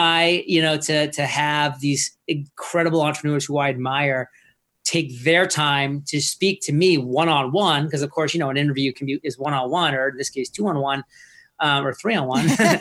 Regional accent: Maine, United States; Yeah, I was born in New England. I'm from Maine. So I am New England's everything. I spent the first 22 years of my life in New England.

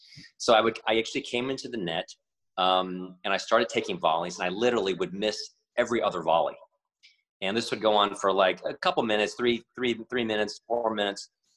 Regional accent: United States; obviously I'm American, obviously I'm Asian American

